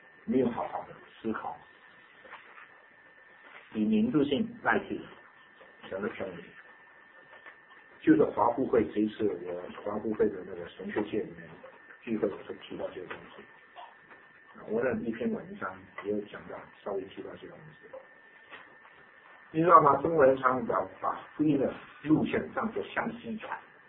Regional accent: South Korea; Chinese is a second language; 我们韩国人就已经从一段时间骄傲的要命

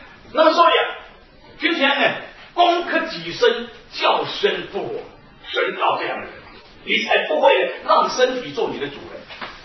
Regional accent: Taiwan; 而我是从台湾来

